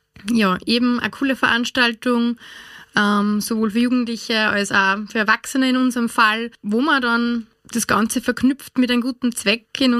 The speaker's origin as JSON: {"language": "German", "town": "Wieselburg", "region": "Lower Austria", "country": "Austria", "said": "Bin aus Wieselburg."}